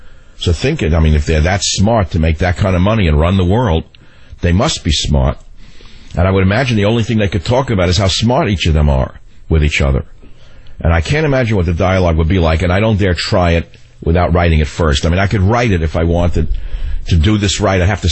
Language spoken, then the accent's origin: English; Bronx, New York, United States; But where I grew up in the Bronx, I never saw a golf club in the back of anyone's car.